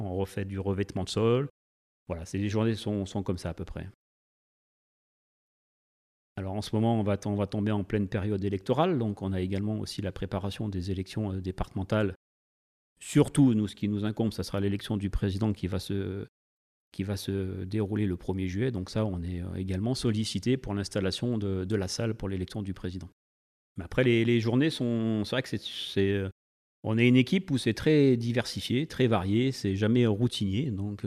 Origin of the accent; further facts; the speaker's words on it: Le Chambon-Feugerolles, Auvergne-Rhône-Alpes, France; Oui, je suis d'ici. Je suis originaire du Chambon-Feugerolles. Voilà, mes parents sont originaires du Chambon-Feugerolles.